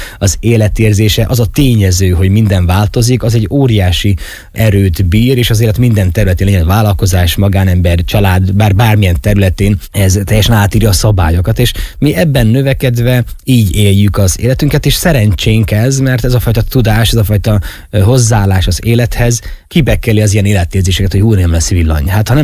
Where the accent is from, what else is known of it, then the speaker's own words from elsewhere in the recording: Zakarpattia Oblast, Ukraine; nem a Magyarország szívében, vagy éppen egy német ország területén nőttem fel gyermekként. És nem ott szívtam magamba az élethez szükséges dolgokat, hanem itt Kárpátalján.